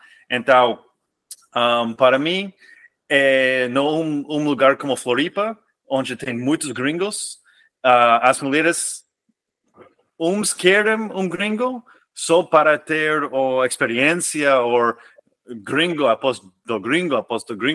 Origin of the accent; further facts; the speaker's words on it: Mexico; Portuguese is a second language; Mas eu sou mexicano também.